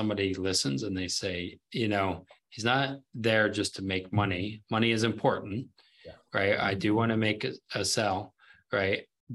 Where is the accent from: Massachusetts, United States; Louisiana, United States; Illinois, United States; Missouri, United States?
Louisiana, United States; New Orleans; I grew up in New Orleans